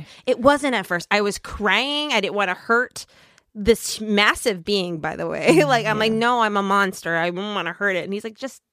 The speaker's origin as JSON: {"language": "English", "region": "Minnesota", "country": "United States", "said": "I'm from Minnesota. There's the big, you know, backwoods north."}